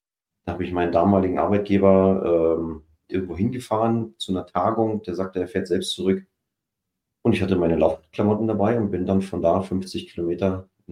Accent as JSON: {"language": "German", "region": "Berlin", "country": "Germany", "said": "Ich komme eigentlich aus der Berliner Gegend und alles flach."}